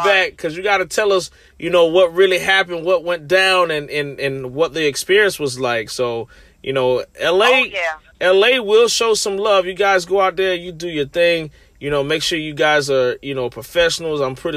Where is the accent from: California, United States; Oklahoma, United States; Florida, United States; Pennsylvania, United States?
Florida, United States; Orlando; in Orlando, Florida. That's my hometown.